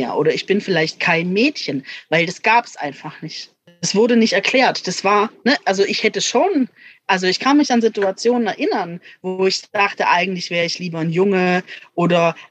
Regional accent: Baden-Württemberg, Germany; Ich komme aus Baden-Württemberg.

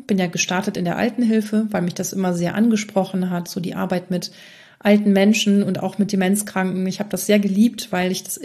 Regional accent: North Sea coast, Germany; born there; ich bin hier an der Küste geboren, an der Nordsee, da lebe ich momentan auch wieder, ich weiß noch nicht für wie lange

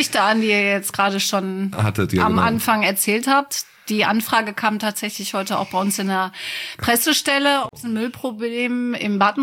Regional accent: Bottrop, North Rhine-Westphalia, Germany; Fulenbrook ist so der Stadtteil, den ich eigentlich am wenigsten in Bottrop kenne

